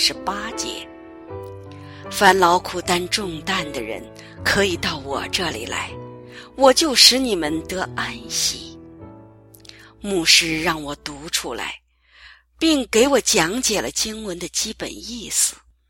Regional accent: Yantai, Shandong, China; 我来自山东烟台，2002年信耶稣，至今已13年了。

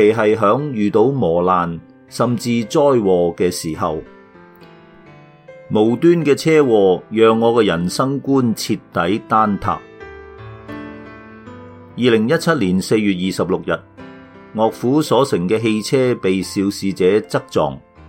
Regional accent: China; 和很多来自中国大陆的移民一样，我从小生活在信仰缺失的社会，接受的亦都是无神论教育，一直不相信有神

